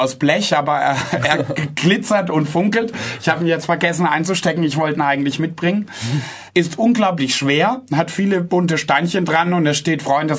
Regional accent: Freiburg, Baden-Württemberg, Germany; eine Stunde, beziehungsweise anderthalb durch Freiburg, zeige ihnen meine Heimat

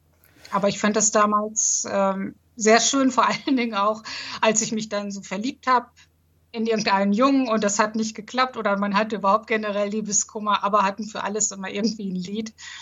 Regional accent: Hamelin, Lower Saxony, Germany; also ich komme ja aus Hameln, aus der Rattenfängerstadt Hameln

